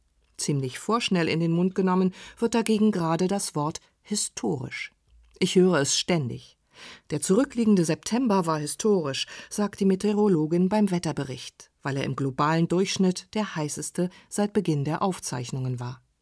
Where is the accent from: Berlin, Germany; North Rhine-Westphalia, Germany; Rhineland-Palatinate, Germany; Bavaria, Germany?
Berlin, Germany; Als Berliner Kind denke ich bei historisch aber doch eher an Ereignisse wie Mauerbau und Mauerfall